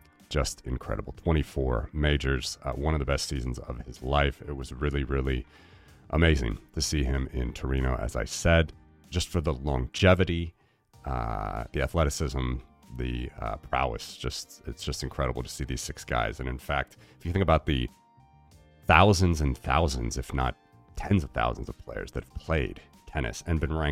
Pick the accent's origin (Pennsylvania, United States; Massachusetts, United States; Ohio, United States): Ohio, United States; Cincinnati; In my hometown of Cincinnati, where we have a Masters tournament